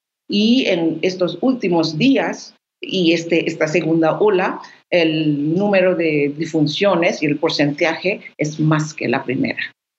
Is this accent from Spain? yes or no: no; West Bengal, India; Y yo lo sé porque soy de Bengala